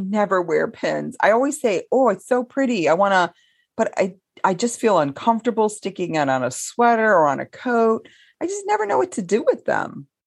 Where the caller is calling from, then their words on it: South Carolina, United States; I'm coming from South Carolina, just south of Charlotte.